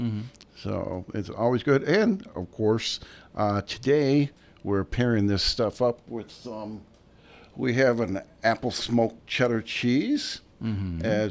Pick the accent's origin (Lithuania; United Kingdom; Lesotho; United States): Lithuania; So I grew up in Lithuania. I was on a farm.